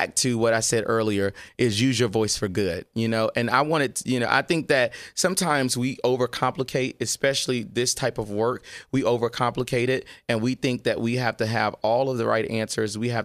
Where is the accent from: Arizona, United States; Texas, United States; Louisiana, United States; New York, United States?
Louisiana, United States; I'm from Louisiana. So, you know, when you're making gumbo, you have to include a lot of ingredients to get some great flavor.